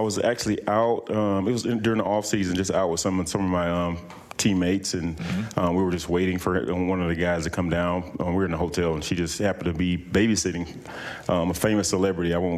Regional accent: Lyons, Georgia, United States; South Georgia, Lyons, Georgia, about 5,000 people there. But we've had three or four individuals from my hometown go to the NFL

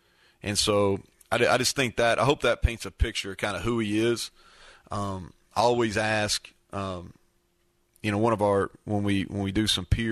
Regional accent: Kentucky, United States; I'm constantly telling him, like, hey man, like, I'm from Kentucky.

